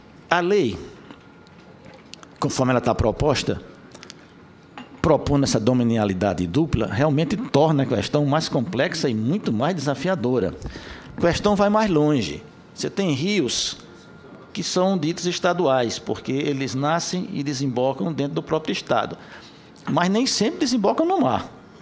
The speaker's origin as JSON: {"language": "Portuguese", "region": "Northeast Region", "country": "Brazil", "said": "lá no Nordeste, de onde eu venho, senadora, que é bem diferente"}